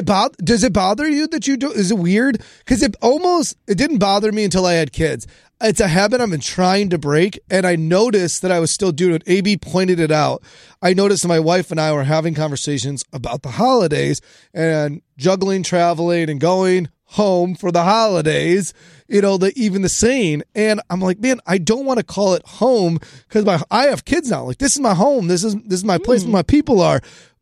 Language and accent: English; Chicago, Illinois, United States; My wife and I grew up. We both are born and raised in Chicago. And every single time we travel back to Chicago, I say home.